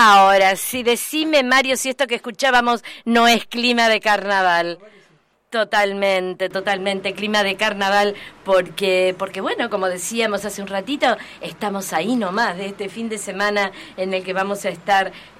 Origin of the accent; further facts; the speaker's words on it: Caballito, Buenos Aires, Argentina; yo no soy de La Boca, soy de Caballito